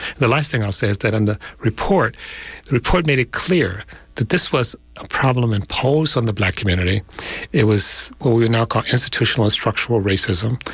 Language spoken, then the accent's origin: English; Detroit, Michigan, United States; I'm from Detroit, which was featured prominently in the uprisings. I grew up in Detroit, went to segregated schools.